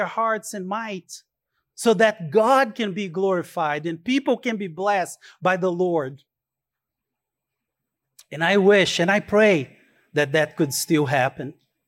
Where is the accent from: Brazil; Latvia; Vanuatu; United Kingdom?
Brazil; now in United States; You know, I'm Brazilian, but I am also American, right?